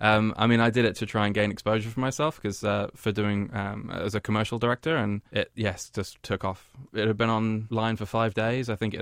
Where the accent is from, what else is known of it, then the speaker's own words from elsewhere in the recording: Nottingham, East Midlands, United Kingdom; moved away as an adult; also born or lived in Kent / Liverpool; now in New York, United States; I'm from the UK. I was born in Kent and grew up in Nottingham, and I was living in Liverpool before I came over here 2.5 years ago.